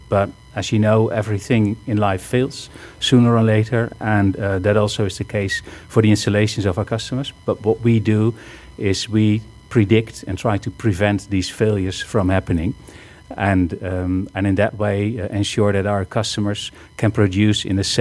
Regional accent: Netherlands; I'm from the Netherlands, yes.

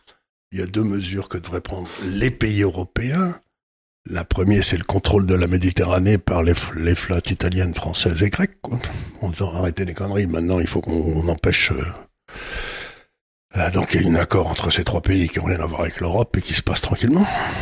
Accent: Syria; born there; Vous savez, moi, je suis né en Syrie. Dans ma famille, j'ai toujours entendu parler de l'armée turque.

